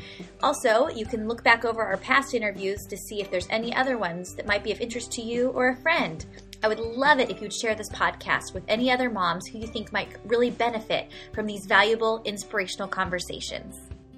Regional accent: California, United States; now in Virginia, United States; I am from Southern California, and my Virginia weather is mimicking Southern California today

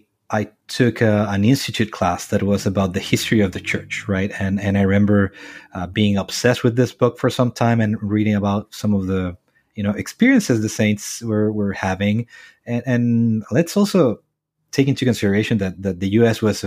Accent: San Fernando, O'Higgins, Chile; English is a second language; also born or lived in Villa Alemana / Colombia; I grew up in San Fernando, which is a very small town in like 2 hours from the capital city. Then I moved 2 hours north the capital city in Villa Alemana

